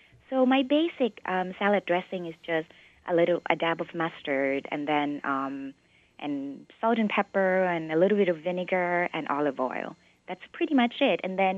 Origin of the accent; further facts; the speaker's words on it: Bangkok, Thailand; now in California, United States; I grew up in Bangkok, and I went to school in some other places, and I end up, you know, living in California.